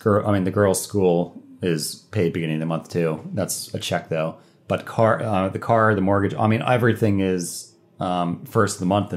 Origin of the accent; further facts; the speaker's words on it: Florida, United States; now in Virginia, United States; I'm from Florida where I'm used to not having that too. And then moving up to Virginia.